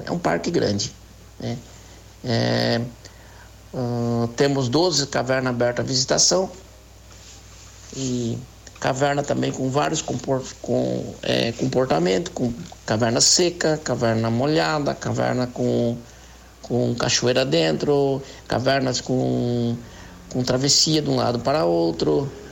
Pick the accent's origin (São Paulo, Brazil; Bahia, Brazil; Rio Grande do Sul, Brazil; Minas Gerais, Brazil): São Paulo, Brazil; born there; O PETAR, o Parque Estadual Turístico do Alto Ribeira, ele, para mim, ele é minha casa, né? O ambiente onde eu vivo, onde eu nasci, tá?